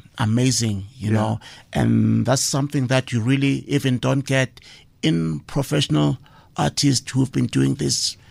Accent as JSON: {"language": "English", "town": "Soshanguve", "region": "Gauteng", "country": "South Africa", "said": "I'm from Block AA."}